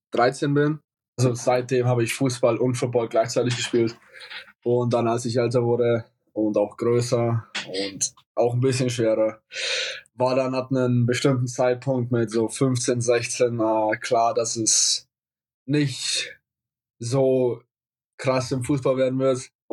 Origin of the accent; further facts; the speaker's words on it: Langenfeld, Bavaria, Germany; now in United States; Ich komme aus Langenfeld in Franken. Ich bin in den USA seit 2,5 Jahren jetzt in die Highschool gegangen